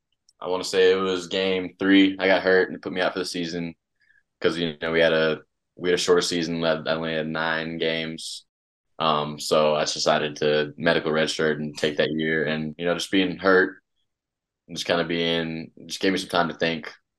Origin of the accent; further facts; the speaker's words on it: Georgia, United States; I mean, just as a kid, Georgia wasn't, at least when I was in elementary, middle school, Georgia really wasn't great.